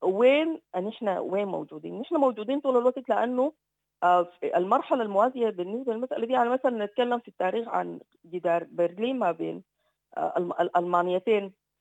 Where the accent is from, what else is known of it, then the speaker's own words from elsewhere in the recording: Sudan; احنا كسودانيين